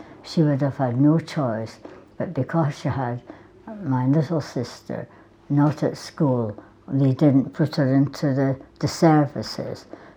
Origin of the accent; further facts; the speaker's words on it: Edinburgh, Scotland, United Kingdom; now in Highlands, United Kingdom; I was born and brought up in Edinburgh, but now I'm happy to have made my home in the Highlands.